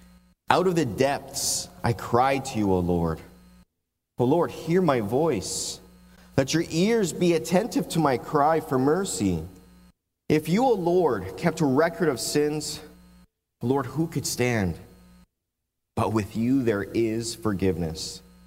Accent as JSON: {"language": "English", "town": "Fort Macleod", "region": "Alberta", "country": "Canada", "said": "Both my wife and I, we are originally from southern Alberta. I'm from the Fort McLeod area. And my wife, she is from Tabor. And I grew up on the honeybee farm."}